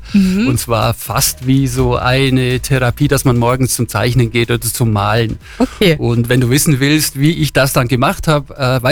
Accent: Allgäu, Germany; Ja, ich bin im Allgäu aufgewachsen und natürlich ist das mein Kreativplatz letztendlich.

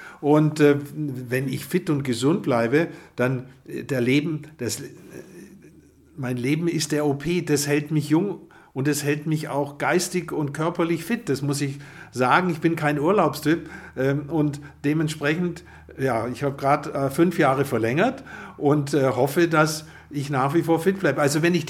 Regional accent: Lake Constance, Germany; Nein, ich glaube, das ist meine Heimat.

